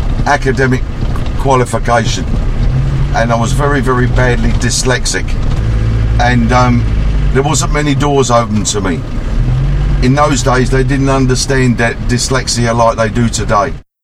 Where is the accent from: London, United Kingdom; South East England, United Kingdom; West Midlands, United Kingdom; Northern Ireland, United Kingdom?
London, United Kingdom; I'm a Cockney.